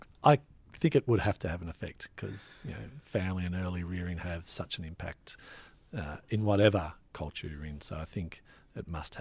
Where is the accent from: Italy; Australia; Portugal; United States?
Australia; Mornington, Victoria; I was born in the Mornington Bush Nursing Hospital, as it then was.